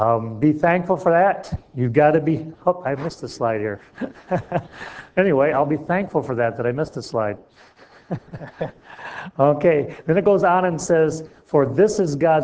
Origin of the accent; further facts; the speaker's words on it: United States; And I'm American, so I want us to take a vote.